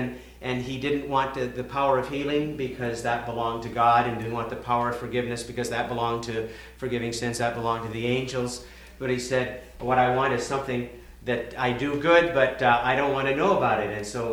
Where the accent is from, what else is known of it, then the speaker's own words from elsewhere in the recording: Spokane, Washington, United States; born there; I was born in Spokane, Washington, in Sacred Heart Hospital on September the 21st, 1937.